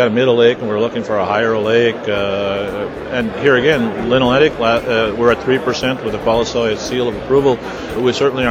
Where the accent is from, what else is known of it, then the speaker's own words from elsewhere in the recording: Northwood, North Dakota, United States; I'm from Northwood, North Dakota.